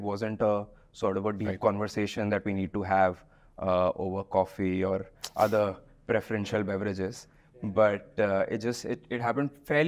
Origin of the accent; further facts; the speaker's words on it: Delhi, India; I've been born and brought up in Delhi, and did my schooling here and college from here as well.